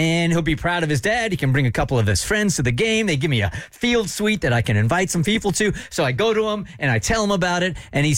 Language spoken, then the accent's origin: English; San Diego, California, United States; I kind of raised him because I'm from San Diego.